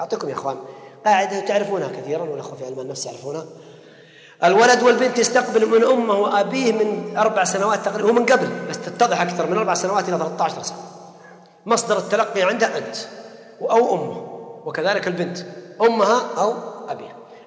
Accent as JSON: {"language": "Arabic", "country": "Saudi Arabia", "said": "لأن إحنا كسعوديين ما نقبل مثل هذا الشيء"}